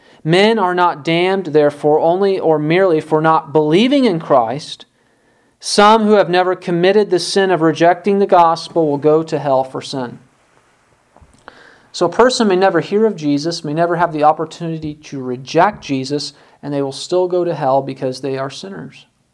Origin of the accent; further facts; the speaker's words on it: Illinois, United States; When I was growing up in Illinois